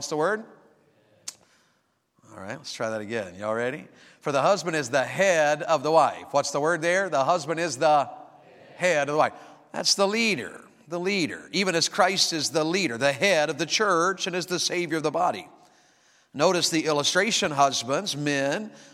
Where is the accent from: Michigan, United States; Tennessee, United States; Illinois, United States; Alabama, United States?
Tennessee, United States; Wartburg; So I'm a Tennessean by birth. I grew up near Knoxville, a little town called Wartburg.